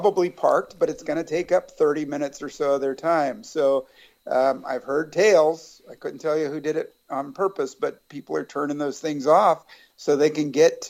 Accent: San Francisco, California, United States; growing up in San Francisco, growing up poor, one of half a dozen kids, in inner city San Francisco

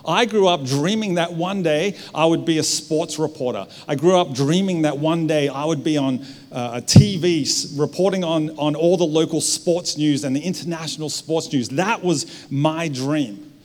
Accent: Victoria, Australia; now in Sunshine Coast, Australia; We returned back to Australia about 3 years ago, and while we're originally from Victoria, we decided to move up to the Sunshine Coast because they told us it was a really dry, nice, sunny environment.

